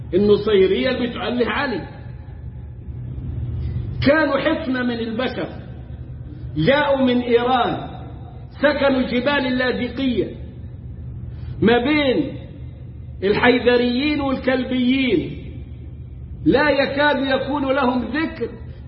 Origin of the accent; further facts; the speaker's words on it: Egypt; واللي لهم عندنا في مصر في منطقة الدراسة مسجد اسمه مسجد الحاكم بأمر الله